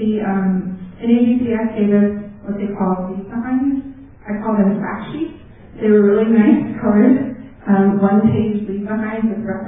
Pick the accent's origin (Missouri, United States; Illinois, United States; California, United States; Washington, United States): Missouri, United States; We were supposed to meet with Congressman Emanuel Cleaver. Missouri is my home state.